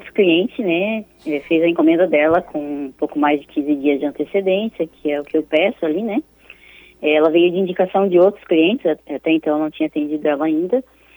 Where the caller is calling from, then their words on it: Joinville, Santa Catarina, Brazil; Eu estou aqui de Joinville, Santa Catarina.